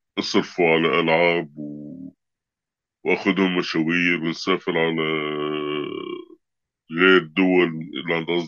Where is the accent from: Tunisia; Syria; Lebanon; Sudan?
Syria; moved away as an adult; now in Italy; أنا جيت من سوريا خلال الحرب، يعني 2017 طلعت من سوريا بشهر تموز على إيطاليا مع طفليني